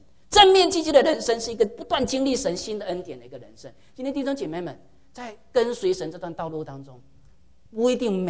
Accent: southern China, China; accent: southern; 我的这个南方口音

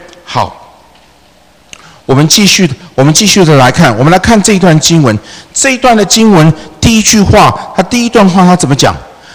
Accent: China; 我们中国人不是有一个民谣嘛

